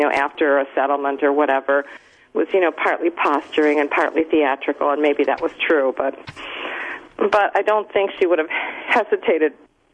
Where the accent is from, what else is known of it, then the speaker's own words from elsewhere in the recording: Cicero, Illinois, United States; I already mentioned I grew up in Cicero.